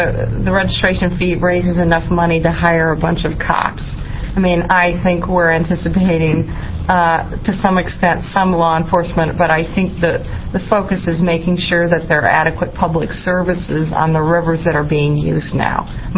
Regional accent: Minnesota, United States; I grew up in Minnesota. We're required to register all boats in Minnesota.

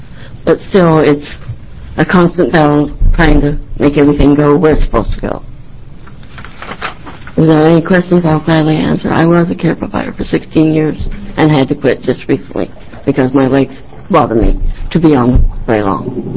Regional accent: Portland, Oregon, United States; I'm from Portland, Oregon.

